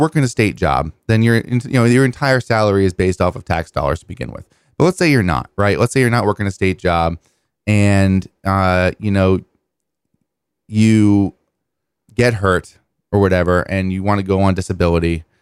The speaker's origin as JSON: {"language": "English", "region": "Rhode Island", "country": "United States", "accent": "Rhode Island", "said": "Ooh, slipped into my Rhode Island accent there for a second. It does happen sometimes when I get uppity."}